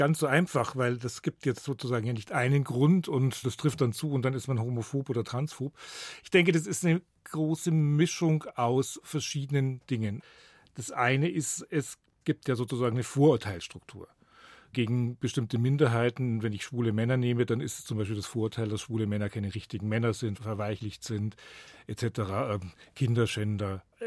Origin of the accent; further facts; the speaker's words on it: Garmisch-Partenkirchen, Bavaria, Germany; Ich bin 64 geboren und habe in den 70er Jahren natürlich gemerkt, dass ich schwul bin, habe auch mitgekriegt, ich komme aus Garmisch